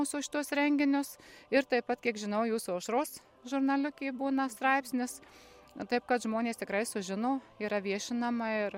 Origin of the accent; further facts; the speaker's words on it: Marijampolė County, Lithuania; Aš pati esu iš Marijampolės krašto, tai mes turime prie Šešupės, kaip tik baidarių klubą.